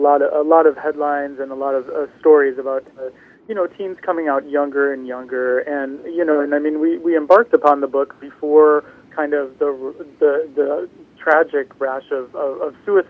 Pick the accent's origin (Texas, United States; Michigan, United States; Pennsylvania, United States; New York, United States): Michigan, United States; Detroit; moved away as an adult; now in San Francisco, United States; Well, I grew up in Detroit, and I made my way to San Francisco about 16 years ago.